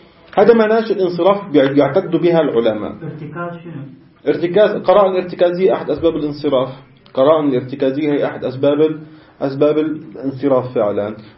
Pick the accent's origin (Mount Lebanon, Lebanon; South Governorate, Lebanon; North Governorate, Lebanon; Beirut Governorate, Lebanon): Beirut Governorate, Lebanon; Beirut; لا أقل عندنا ببيروت قطعا